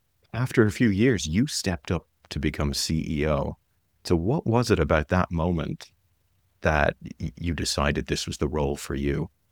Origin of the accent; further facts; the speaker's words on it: Ireland; I'm Irish, we get around.